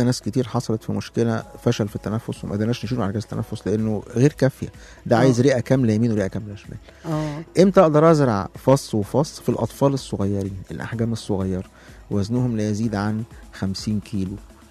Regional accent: Egypt; احنا دلوقتي ما عندناش اللي هو المتبرع المتوفي، لسه ما بقتش قانون عندنا في مصر

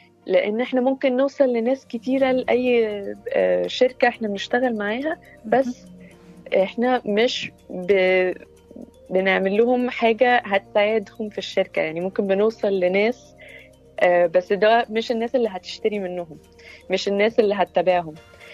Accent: Egypt; also born or lived in United Arab Emirates / United States; صاحبه شركه التسويق فلو ديجيتال. أنا بنت مصرية عادية، بس الحمد لله جالي فرص أدرس وأعيش برا في الإمارات وأمريكا

